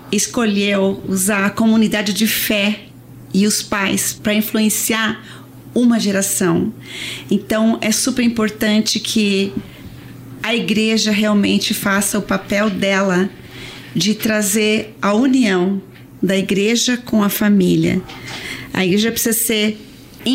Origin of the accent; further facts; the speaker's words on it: Porto Alegre, Rio Grande do Sul, Brazil; also born or lived in Novo Hamburgo / California; now in United States; Morei 11 anos na Califórnia, no Vale do Silício, mas eu sou gaúcha.